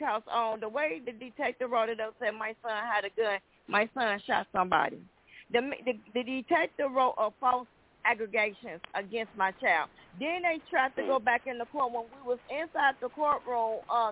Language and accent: English; Illinois, United States; I'm not from Ohio. I'm from Illinois.